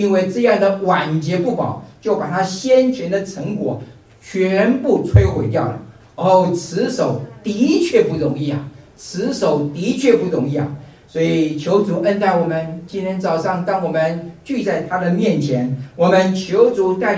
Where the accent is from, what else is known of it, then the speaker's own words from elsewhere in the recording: Taiwan; moved away; 好比说我从台湾来